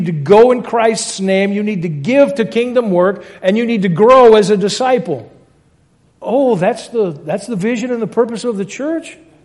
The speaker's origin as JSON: {"language": "English", "region": "Louisiana", "country": "United States", "tie": "born or raised there", "said": "I grew up in Louisiana. The state motto is \"Laissez les bons temps rouler.\" That's \"let the good times roll.\""}